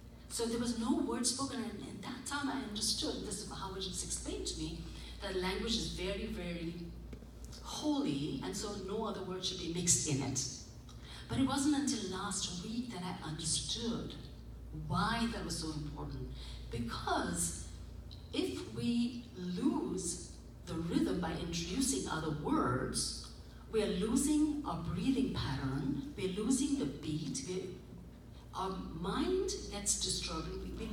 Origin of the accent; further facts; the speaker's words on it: India; English is a second language; I'm from India, so I do not know Farsi. I speak mostly Gujarati at home, with a little bit of Hindi, yes, and English, mixed, all mixture.